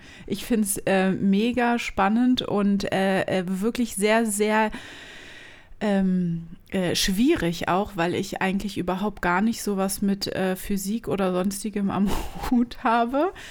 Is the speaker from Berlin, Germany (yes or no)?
yes; Berlin, Germany; Na, wir sind Berliner?